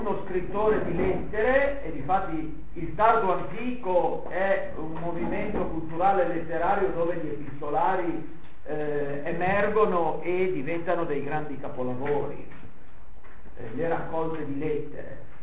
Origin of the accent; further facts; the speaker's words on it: Liguria, Italy; io da ligure lo capisco benissimo